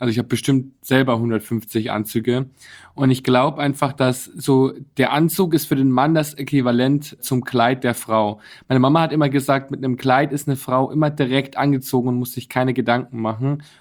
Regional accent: Bad Reichenhall, Bavaria, Germany; now in Berlin, Germany; Ja, das stimmt. Ich komme aus Bayern. Bad Reichenhall, ja, meine wunderschöne Heimat. Und jetzt bin ich aber gerade in Berlin.

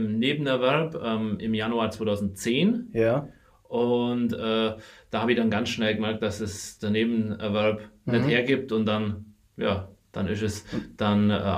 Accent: Mödingen, Bavaria, Germany; Ich bin aus Mödingen

